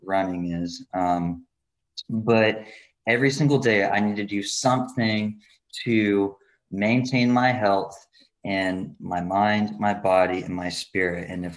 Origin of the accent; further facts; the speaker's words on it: Scotland, United Kingdom; Must be because I'm Scottish or something.